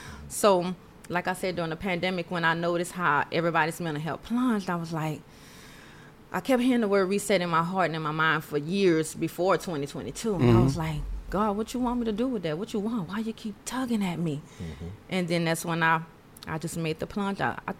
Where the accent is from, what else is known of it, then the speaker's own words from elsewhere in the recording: Louisiana, United States; Yes, yeah, it actually is. So I'm from Louisiana.